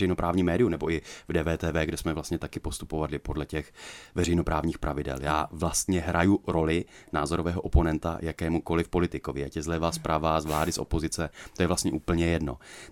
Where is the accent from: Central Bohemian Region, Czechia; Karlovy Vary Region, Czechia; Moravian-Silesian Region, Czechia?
Moravian-Silesian Region, Czechia; Ostrava; now in Prague, Czech Republic; já teda jako rodilý Ostravák, tak se snažím taky trošku z té Prahy výjíždět